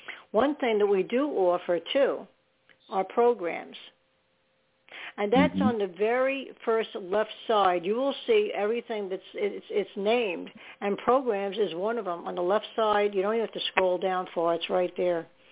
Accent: New York, United States; born there; now in New Jersey, United States; Right now I'm in New Jersey. I wasn't born in New Jersey. I was born in New York. But I'm in New Jersey.

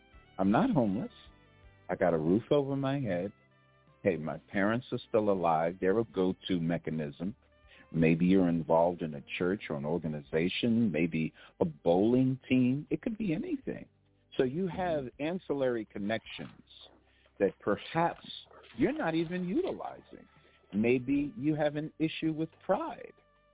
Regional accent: New York, United States; also born or lived in Las Vegas, Nevada; I'm coming from Las Vegas, Nevada, and I'm originally from New York.

